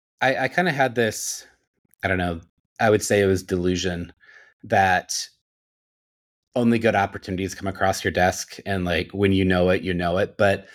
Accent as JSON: {"language": "English", "region": "Minnesota", "country": "United States", "tie": "born or raised there", "said": "You know, growing up in Minnesota, we had like fire drills."}